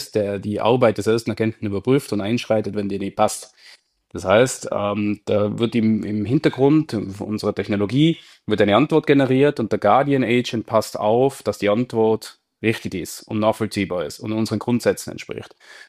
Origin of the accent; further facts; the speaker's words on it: Tyrol, Austria; Ich bin Tiroler, da kenne ich es noch viel mehr vielleicht als andere mit ihren Dialekten